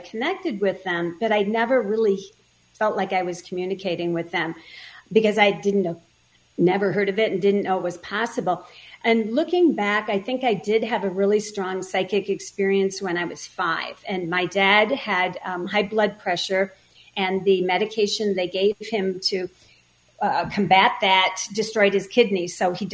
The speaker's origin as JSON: {"language": "English", "town": "Minneapolis", "region": "Minnesota", "country": "United States", "tie": "born or raised there", "said": "So I grew up in Minneapolis."}